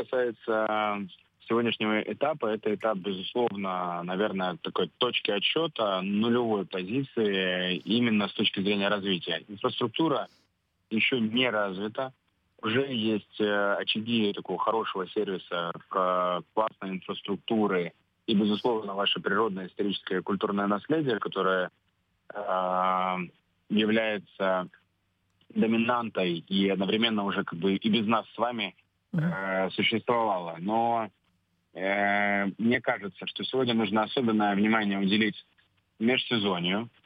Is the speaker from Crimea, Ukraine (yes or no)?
yes; Crimea, Ukraine; я не житель Абхазии, я сам из Крыма, и в любом случае тоже такой морской житель, который много времени прожил у моря